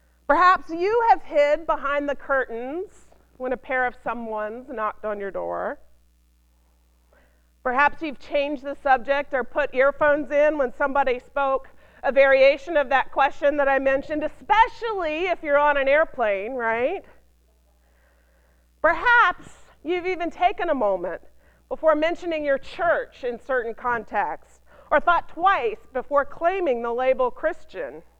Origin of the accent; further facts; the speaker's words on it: the South, United States; You see, I'm from the South.